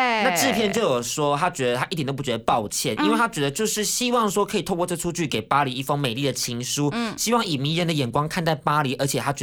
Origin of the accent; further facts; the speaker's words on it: Taiwan; 我们台湾这边我也是，就是目前还跟家里住啊